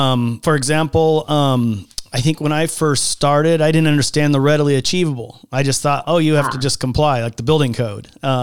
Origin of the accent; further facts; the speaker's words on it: California, United States; I'm originally from California and all